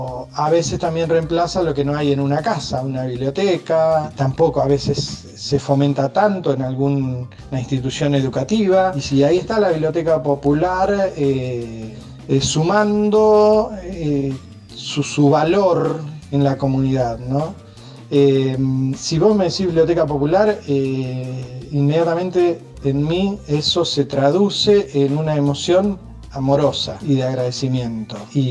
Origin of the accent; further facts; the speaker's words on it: Lincoln, Buenos Aires Province, Argentina; lo presenté en la Biblioteca Popular Domingo Faustino Sarmiento de mi pueblo, de Lincoln